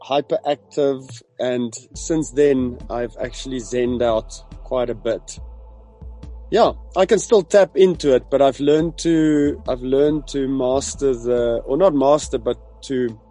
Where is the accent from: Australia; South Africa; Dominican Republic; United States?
South Africa; Gauteng; I grew up in the Moot. I went to a small-ish Afrikaans high school, primary school called Tuisjesdal.